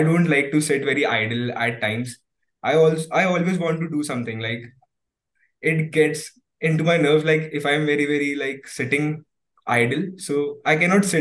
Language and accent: English; Agra, Uttar Pradesh, India; was to shift again to Agra because I'm doing BCom. So my parents wanted me to just do BCom from my hometown only